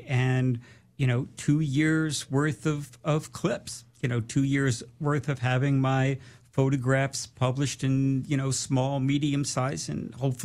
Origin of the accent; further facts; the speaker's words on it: Brooklyn, New York, United States; Well, I was born in 1958. So I grew up in Brooklyn during the early and late 60s.